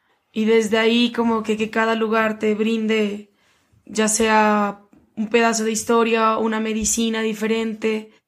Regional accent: Pasto, Nariño, Colombia; mi infancia en Pasto fue muy divertida. Yo creo que tuve una infancia muy linda, muy, muy linda.

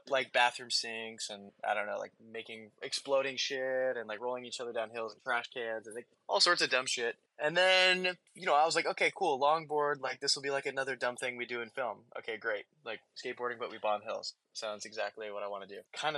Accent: Oregon, United States; now in Los Angeles, United States; I'm from Pacific Northwest up in Oregon. You know, same kind of neck of the woods as Daryl.

